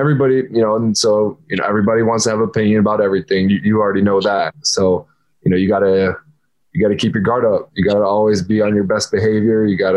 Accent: Iowa City, Iowa, United States; But then, you know, growing up in Iowa City, in the state

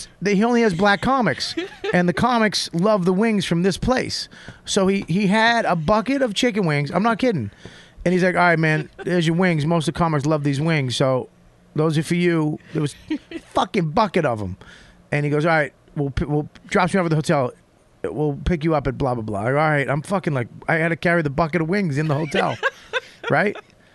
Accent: Boston, Massachusetts, United States; I was, look, man, I'm from Boston. I was fucking scared.

